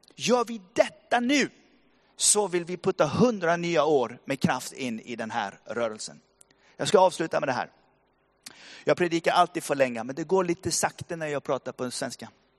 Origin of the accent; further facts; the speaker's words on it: Bergen, Vestland, Norway; Swedish is a second language; jag växte upp i Tabernaklet, Bergen.